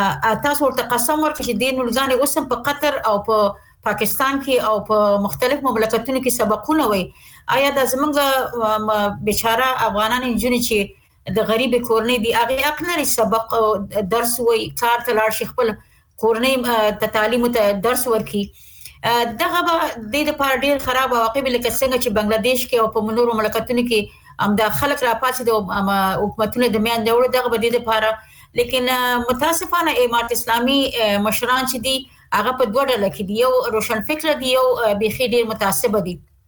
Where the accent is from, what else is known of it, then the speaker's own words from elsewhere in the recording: Afghanistan; اول خو الحمدلله موږ خپل افغانان یو اسلامي جامع لرو